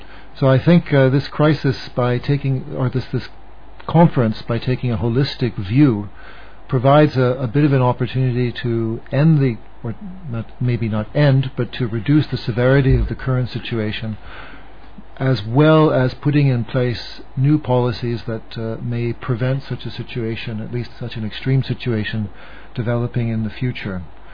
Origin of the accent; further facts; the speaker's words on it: Canada; it's also countries like my home country, Canada